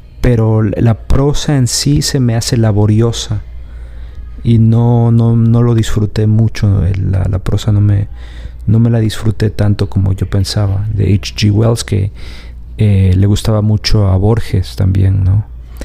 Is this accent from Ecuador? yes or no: yes; Ecuador; born there; transcurrir en la República del Ecuador, donde nací, y particularmente en los Andes